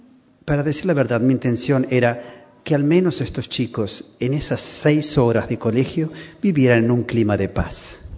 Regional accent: Uruguay; moved away; also born or lived in Palestine / Israel / Lebanon / Iraq; Creo que se siente de mi acento que soy del Uruguay, no soy español. Pero he vivido mis últimos 30 años en los países árabes de Oriente Medio.

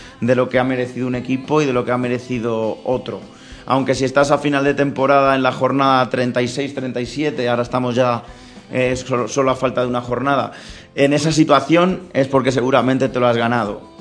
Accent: Madrid, Community of Madrid, Spain; como madrileños

